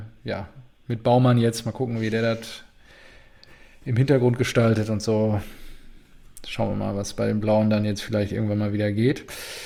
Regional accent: North Rhine-Westphalia, Germany; zu der Region, in der ich hier leben darf oder... zu meiner westfälischen Heimat, auch Ostwestfalen, die Bielefelder

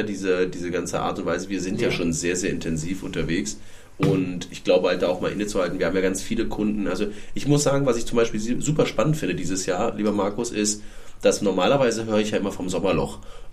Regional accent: Berlin, Germany; wie sagt man so schön als Berliner

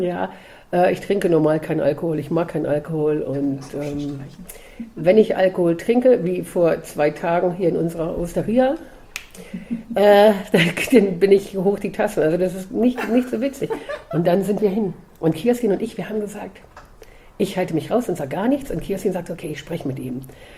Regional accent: Hildesheim, Lower Saxony, Germany; die habe ich dann auf dem Fahrrad ins Tierheim in Hildesheim, wo ich herkomme, gefahren

